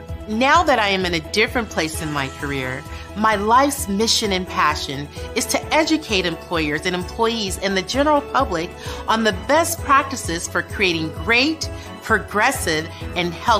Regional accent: Birmingham, Alabama, United States; where I had the opportunity to grow up until I was 9 years old. And I always start there because growing up in Birmingham, growing up in the South was really pivotal for me

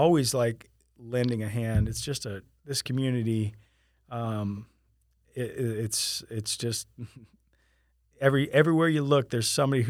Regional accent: Sarasota, Florida, United States; moved away as an adult; I came from Sarasota, Florida, right after graduating high school in 1993, I moved here.

